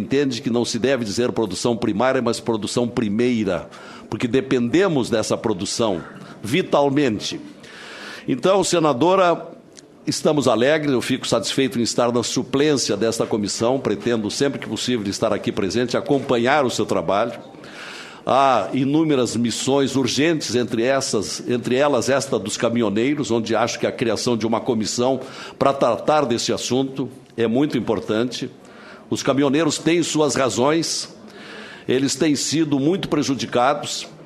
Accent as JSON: {"language": "Portuguese", "region": "Rio Grande do Sul", "country": "Brazil", "said": "o meu entusiasmo como gaúcho"}